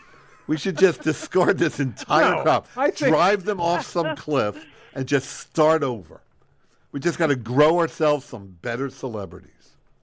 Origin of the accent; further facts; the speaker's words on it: Madison, New Jersey, United States; She's not from my hometown of Madison, New Jersey, because I would have heard it mentioned.